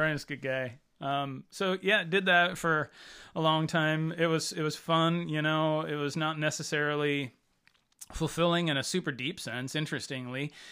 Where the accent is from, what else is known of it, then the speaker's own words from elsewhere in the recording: Rochester, Washington, United States; But I grew up in Rochester, so South Thurston County and not far, and Centralia, Chehalis area was the closest of actual some kind of thing like a city or a town